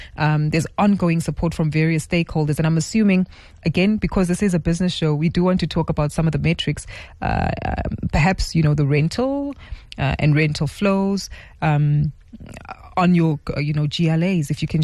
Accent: South Africa; Oh, that's music to my ears as a South African investor.

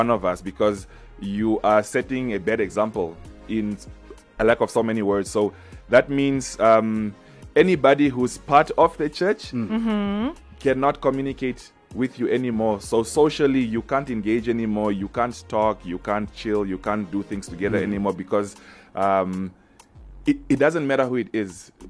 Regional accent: Rundu, Kavango East, Namibia; I would love to go to my childhood home where I grew up in Rundu.

